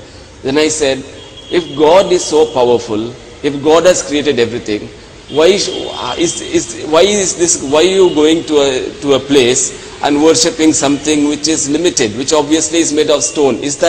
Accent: United Kingdom; born there; I was born in the United Kingdom in 1966. Both of my parents were doctors and they were Hindus. In the atmosphere in England, we were not very religious.

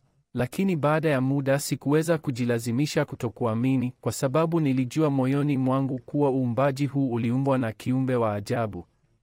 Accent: Toronto, Ontario, Canada; Nilizaliwa Toronto, nimelelewa hapa, lakini familia yangu ina asili ya Kihindi. Sehemu kubwa ya maisha yangu ilihusu mchanganyiko wa utamaduni wa Kanada na ule wa Kihindi nyumbani.

